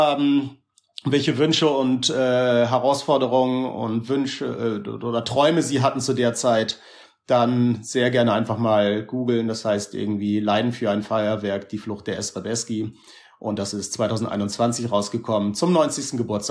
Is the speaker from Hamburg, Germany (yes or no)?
yes; Hamburg, Germany; Ich bin 90er Hip-Hop-Kind. Habe ich schon immer ich bin in Hamburg geboren und da groß geworden mit der ganzen … sowas groß geworden.